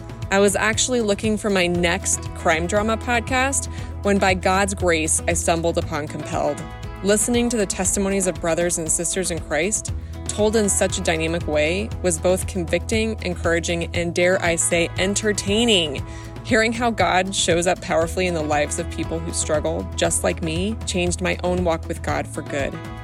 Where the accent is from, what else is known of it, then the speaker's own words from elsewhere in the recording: Littleton, Colorado, United States; from Littleton, Colorado, and I'm an events and development specialist at a local nonprofit.